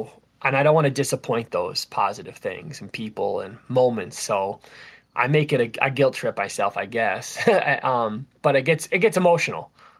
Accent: Vermont, United States; I still want to say the toughest race from start to finish was in my home state of Vermont at Killington Mountain, a 50K

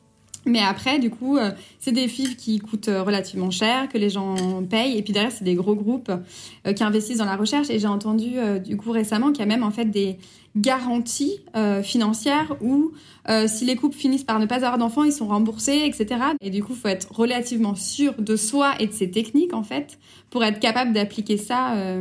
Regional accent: France; c'est des taux vraiment plus meilleurs taux que chez nous en France

